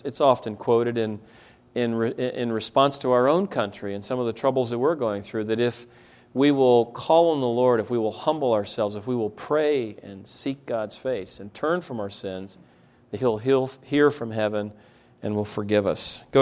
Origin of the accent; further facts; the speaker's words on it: United States; Frank is German. I'm American.